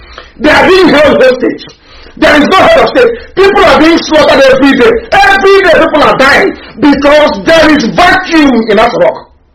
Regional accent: Biafra, Nigeria; I am a black person. I am from Africa. I am a Biafran.

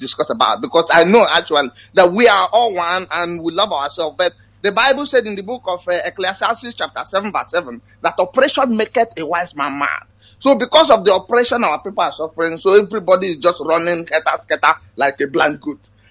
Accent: Benue, Nigeria; I came from Adoluku government in Benue State, and I'm from Umezekoha.

